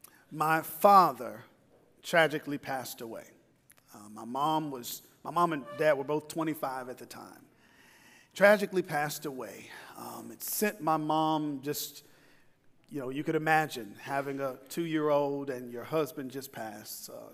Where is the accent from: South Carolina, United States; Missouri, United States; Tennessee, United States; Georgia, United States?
Tennessee, United States; Columbia; If you know anything about country churches, I grew up in Columbia, Tennessee.